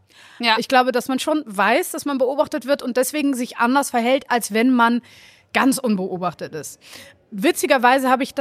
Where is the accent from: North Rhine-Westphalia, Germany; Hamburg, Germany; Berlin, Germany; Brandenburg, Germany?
Hamburg, Germany; Ja, auch, Hamburger Dirn. Ich bin genauso in Deutschland geboren und aufgewachsen wie du.